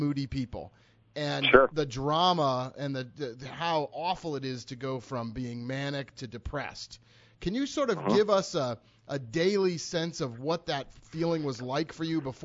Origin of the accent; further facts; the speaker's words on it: Boston, Massachusetts, United States; I'm from Boston. I had cowboy boots.